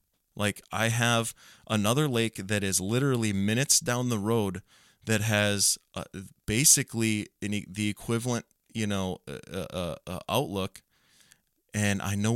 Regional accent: Pelican Rapids, Minnesota, United States; Like going back home where I grew up and around Pelican Rapids and all the lakes in Otter Tail County, where I want to fish new water.

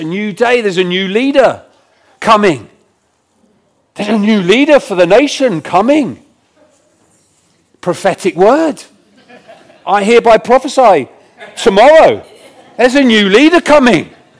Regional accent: South East England, United Kingdom; now in Rugby, United Kingdom; You know, growing up, I grew up on the Isle of Wight.

